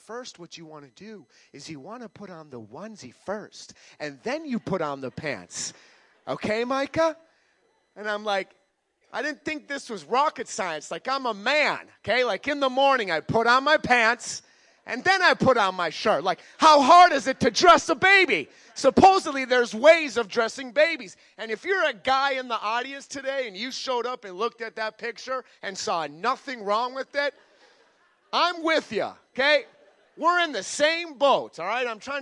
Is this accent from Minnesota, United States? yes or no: yes; Minnesota, United States; We are from Minnesota, and if you have no idea what you just did, when the Vikings score a touchdown, the whole stadium does the skull clap above their head to cheer on our Minnesota team.